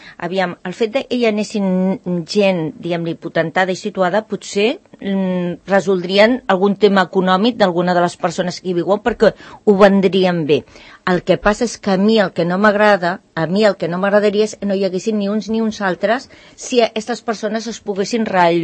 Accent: Santa Coloma de Gramenet, Catalonia, Spain; born there; moved away; Jo vaig néixer a Santa Coloma de Gramenet i donades les circumstàncies vam haver de marxar.

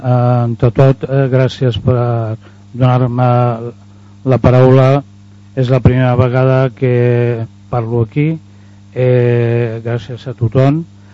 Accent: Sant Cugat, Catalonia, Spain; nosaltres, que som de Sant Cugat, no tenim aquesta qualitat de vida.

